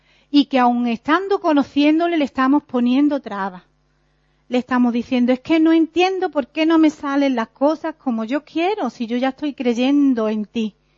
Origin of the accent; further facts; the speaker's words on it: Benalmádena, Andalusia, Spain; Yo soy de Benalmádena Pueblo y allí se repiten mucho las cosas.